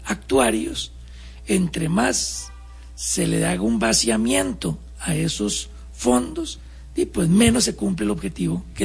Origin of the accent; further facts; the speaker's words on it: Costa Rica; si queremos o no, como costarricenses, retirar de ese fondo